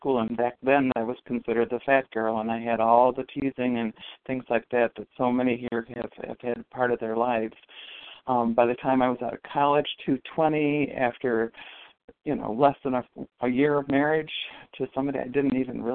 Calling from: New York, United States; I'm calling from Western New York, and I can identify with many things here.

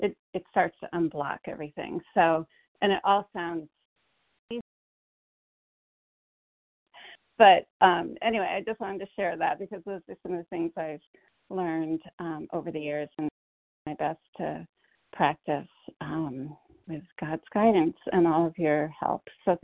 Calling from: Connecticut, United States; from Connecticut

